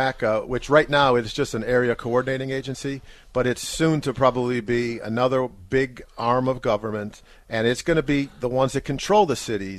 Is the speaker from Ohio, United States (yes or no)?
yes; Ohio, United States; When I was growing up in Cuyahoga, it was peaceful, there were lots of parks, and we didn't have high-density housing.